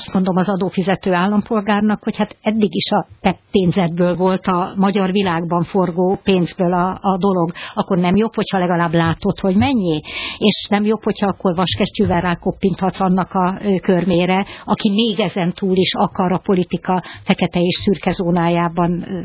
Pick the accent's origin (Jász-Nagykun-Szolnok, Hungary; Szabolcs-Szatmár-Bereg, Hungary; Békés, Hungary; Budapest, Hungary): Budapest, Hungary; még az enyém is, mint budapesti